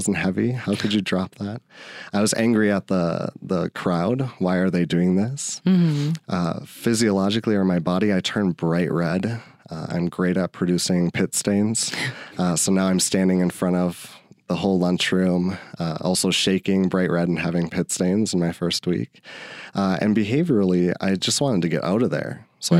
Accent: Minnesota, United States; So back when I was in high school, and I grew up in Minnesota, each high school had their own tradition

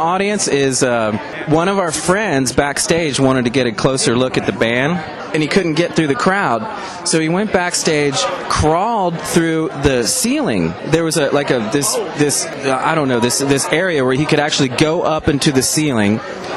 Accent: Gainesville, Florida, United States; Not from Atlanta. We're actually from Gainesville, Florida.

